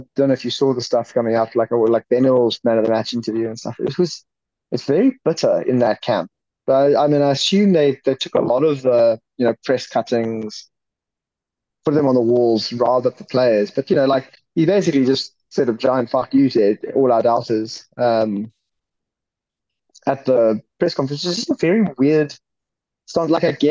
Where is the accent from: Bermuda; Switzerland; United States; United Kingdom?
United Kingdom; England; And I mean, as an Englishman, they shouldn't be lacking motivation to go to France.